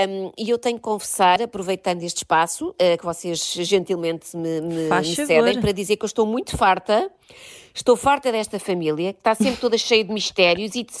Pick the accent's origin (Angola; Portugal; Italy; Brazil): Portugal; nós somos portugueses, nós somos competitivos